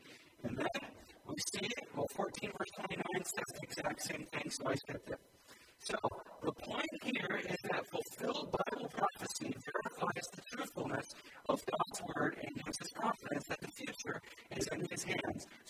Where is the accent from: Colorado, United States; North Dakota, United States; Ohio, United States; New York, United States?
Ohio, United States; Cleveland; I'm from Cleveland, Ohio, and I was serving up in Middleburg Heights, which is right next to Cleveland